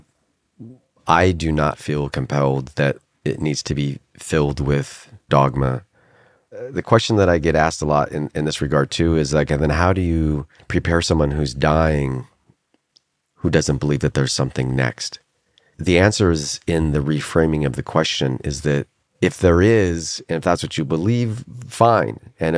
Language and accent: English; Idaho, United States; born there; So I was born in Idaho. When I was about 5, we joined an Assemblies of God church, which is Pentecostal.